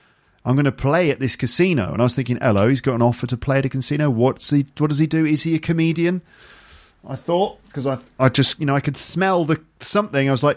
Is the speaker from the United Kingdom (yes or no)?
yes; United Kingdom